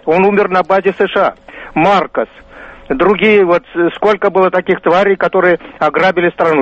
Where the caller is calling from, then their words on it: Moscow, Russia; из Москвы.